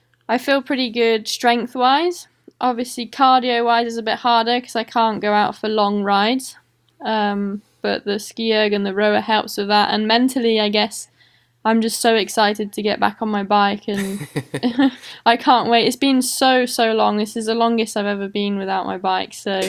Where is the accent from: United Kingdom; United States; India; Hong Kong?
United Kingdom; I'm British, so it seemed like the right move.